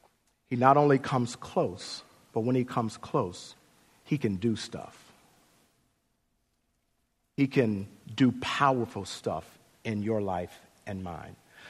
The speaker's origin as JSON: {"language": "English", "town": "Chicago", "region": "Illinois", "country": "United States", "said": "because I'm from Chicago"}